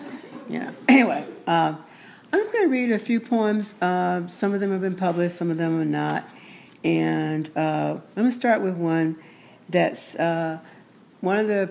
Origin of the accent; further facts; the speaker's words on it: the South, United States; I'm from the South, so the Midwest is totally exotic to me.